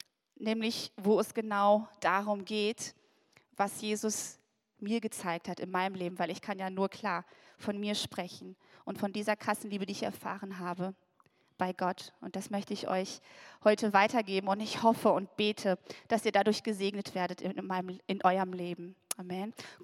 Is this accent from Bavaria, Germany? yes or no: no; Ennepetal, North Rhine-Westphalia, Germany; Ich komme aus Ennepetal.